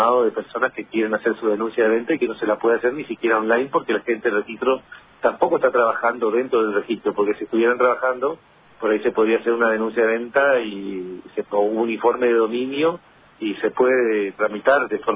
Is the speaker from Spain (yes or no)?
no; Cerro Azul, Misiones, Argentina; yo soy de Cerro Azul, registramos los vehículos en Oberá